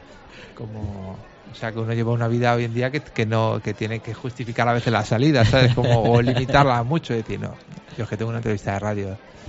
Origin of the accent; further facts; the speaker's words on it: Madrid, Community of Madrid, Spain; yo me crié aquí por el hecho de que mis padres vivían aquí